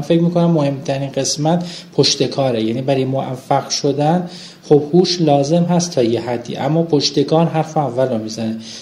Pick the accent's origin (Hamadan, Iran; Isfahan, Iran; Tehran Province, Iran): Hamadan, Iran; من متولد 12 اسفند 51 هستم. در شهر همدان دنیا اومدم. در یه خانواده فرهنگی که پدر مادرم معلم هستن به دنیا آمدم.